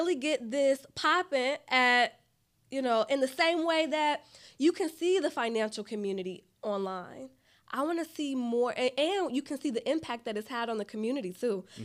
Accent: Chicago, Illinois, United States; I'm not a canceler. I'm from Chicago.

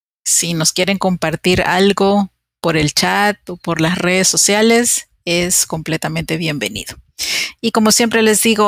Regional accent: El Salvador; Estoy compartiéndoles estas líneas e imaginándome si en mi país, en El Salvador, podríamos vivir sin dinero

